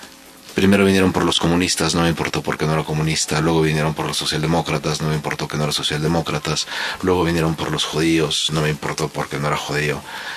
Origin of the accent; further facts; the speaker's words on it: Mexico; soy mexicano, soy mitad sirio.